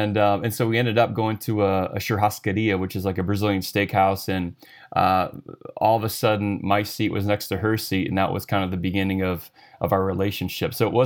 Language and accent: English; Wisconsin, United States; Well, I grew up actually in Wisconsin, so kind of Midwestern boy. Grew up basically on a farm.